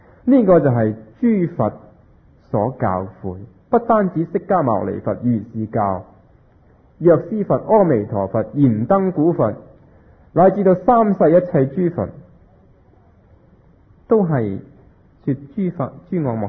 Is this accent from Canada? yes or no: no; Hong Kong; 1984年，中国要收翻香港，我哋香港人，我谂八九成都希望啲英国佬唔好走。